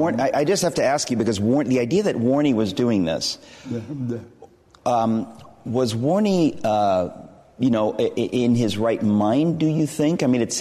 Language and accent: English; Manhattan, New York, United States; I'm from Manhattan in New York City. We don't have bonfires.